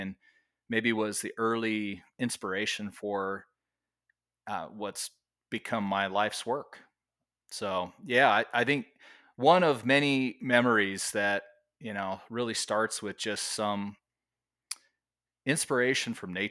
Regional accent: Las Vegas, Nevada, United States; my childhood growing up in Nevada, right? I grew up in Las Vegas, so, you know, some might not consider that Nevada, but for me, it was Nevada

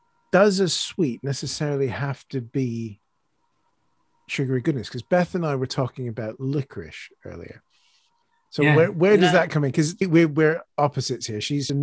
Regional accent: Canada; Being Canadian

